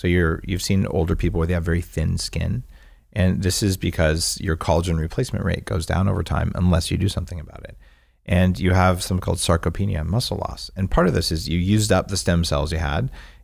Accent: New Mexico, United States; As a kid growing up in New Mexico, I'm spending time in the forest, or more likely the desert.

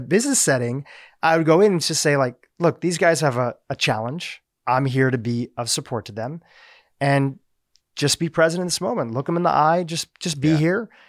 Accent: Delaware, United States; And then I grew up in Delaware. I started doing stuff for like banks. There's a lot of banks in Delaware

